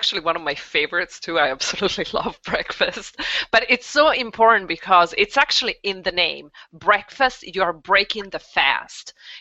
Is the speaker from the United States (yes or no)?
no; Italy; English is a second language; I was born and raised in Italy.